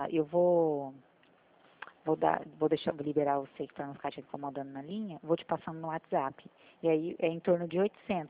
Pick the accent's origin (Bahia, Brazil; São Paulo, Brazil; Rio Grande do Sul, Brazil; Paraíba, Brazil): São Paulo, Brazil; Presidente Prudente; sou de Presidente Prudente.